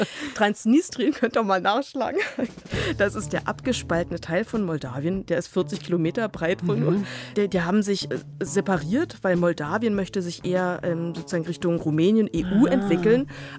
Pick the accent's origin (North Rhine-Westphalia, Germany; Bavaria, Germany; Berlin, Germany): Berlin, Germany; wo kommen Sie her? Und ich so, aus Berlin? Ostberlin?